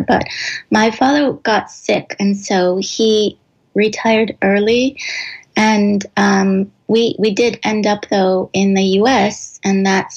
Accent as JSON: {"language": "English", "country": "Iran", "also_born_or_lived": "Turkey", "said": "And as you said, I was born in Turkey. Both of my parents are Iranian, and I consider myself to be Iranian, even though I only lived in Iran for a short time."}